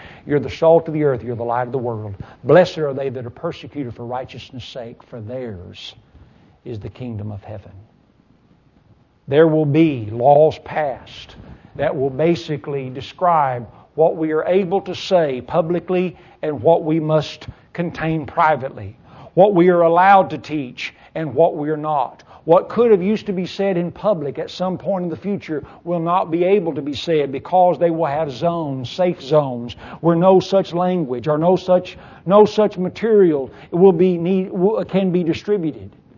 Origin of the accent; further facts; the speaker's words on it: Kentucky, United States; The world is changing, even in my home state, in Rowan County, where the circuit court clerk refused to issue a marriage license to two people of the same gender